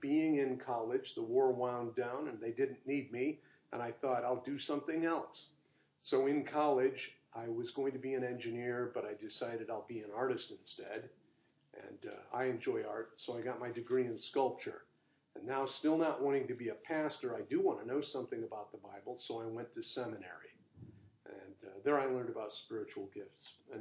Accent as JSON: {"language": "English", "region": "New York", "country": "United States", "tie": "born or raised there", "lives_now": "Yuba City, United States", "said": "I grew up in New York State, not the city, it's different, and we are upstate hillbillies. They claim we sound like Gomer Pyle to them."}